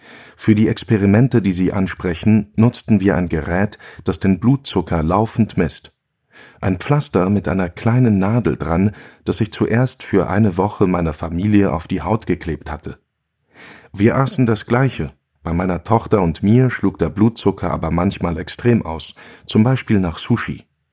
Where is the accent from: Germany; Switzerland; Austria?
Switzerland; Basel-Stadt; Ich bin unten im Tal aufgewachsen, im Arbeiterquartier am Fuß vom Bruderholz. Im gleichen Haushalt mit der Urgroßmutter und der Großmutter, die Gemüse aus dem Schrebergarten kochten.